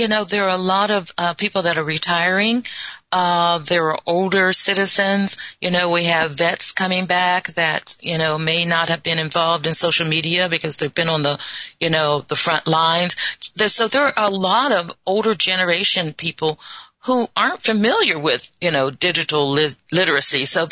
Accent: South Dakota, United States; we're both from South Dakota, and you guys are getting snow, and I'm in California, so I'm kind of warm right now.

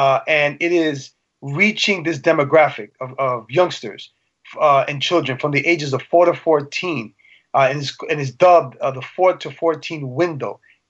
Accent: New York City, New York, United States; first language Spanish; English is a second language; my first language was Spanish because that's all we spoke at home, even though it was New York City.

